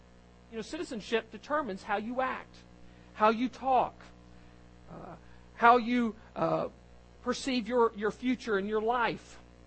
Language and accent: English; Texas, United States; accent: Texan; I was born in Texas, lived a lot of places, but Texas is my home.